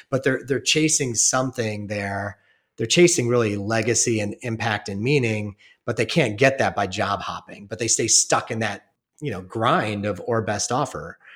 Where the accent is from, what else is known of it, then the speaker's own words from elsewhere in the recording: Ohio, United States; the suburb I grew up in Ohio didn't prepare you for that path, you know? So my voice is always like, who are you from the white trash suburb of Ohio to go be this guy at Kripalu